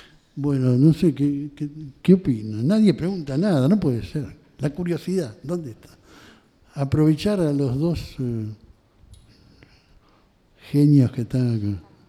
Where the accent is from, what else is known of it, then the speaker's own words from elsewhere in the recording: Rosario, Santa Fe, Argentina; como rosarino creía que tenía que valorizar las situaciones que se daban en esta ciudad